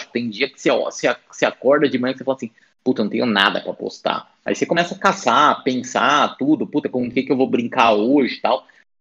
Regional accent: São Paulo, Brazil; Putz, é que eu sou de São Paulo, né? Sou paulistano aqui, da cidade mesmo de São Paulo.

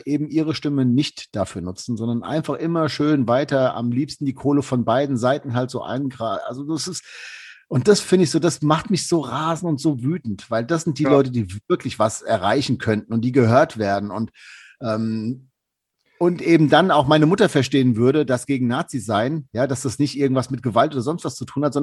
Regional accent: Hesse, Germany; Nee, wir kommen nicht direkt aus Hanau. Hanau ist für uns die nächste große Stadt. Das sind 15 Kilometer, 20 Kilometer ungefähr.

